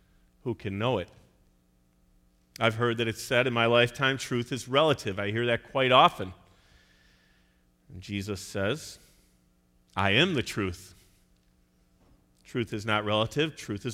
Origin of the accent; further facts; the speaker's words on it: Chicago, Illinois, United States; and I'm from Chicago. We came up to Lake Geneva